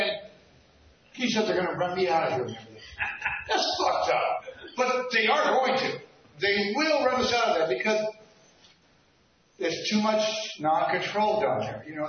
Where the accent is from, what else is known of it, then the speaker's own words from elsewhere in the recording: Lodi, California, United States; now in Santa Cruz, United States; I'm from Lodi. I ended up here two or three years ago in Santa Cruz because of a bad divorce thing